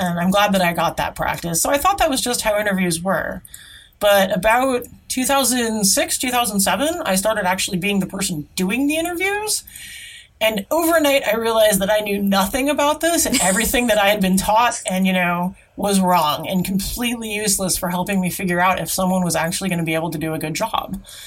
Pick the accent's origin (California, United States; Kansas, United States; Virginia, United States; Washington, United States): Washington, United States; I grew up in the Seattle area.